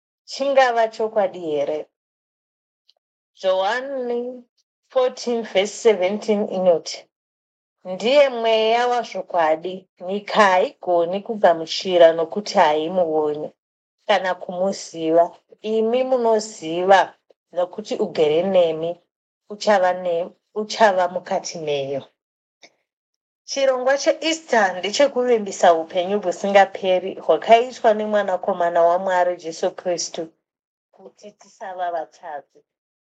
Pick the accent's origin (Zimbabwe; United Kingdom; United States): Zimbabwe; first language Shona; English is a second language; I'm from Zimbabwe. I will translate to you in my language, which is Shona.